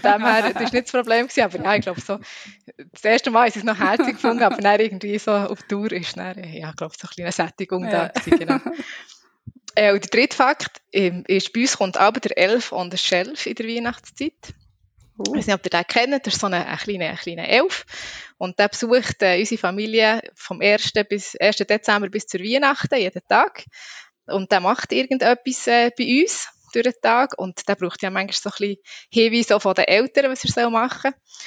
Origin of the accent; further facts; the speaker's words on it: Thun, Bern, Switzerland; Hey, ich bin in Thun aufgewachsen, mit meinen Eltern zusammen, ich bin ein Einzelkind. Und ja, Thun ist wirklich auch so ein bisschen mein Heimatort und mein Herzort, das ist auch so geblieben.